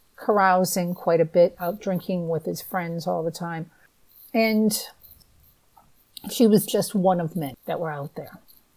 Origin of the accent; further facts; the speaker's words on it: New England, United States; Now, I'm from the Northeast. I've always lived in New England, and I've lived in most primarily cities.